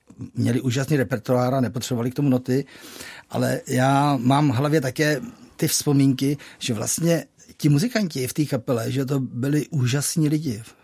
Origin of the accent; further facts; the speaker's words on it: Kadaň, Ústí nad Labem Region, Czechia; Ano, já jsem z Kadaně